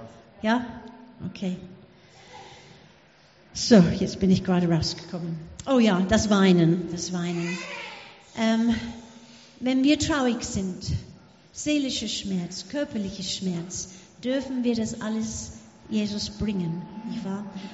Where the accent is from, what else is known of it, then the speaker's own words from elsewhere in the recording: England, United Kingdom; Ich bin Engländerin und die Engländer trinken gerne Tee.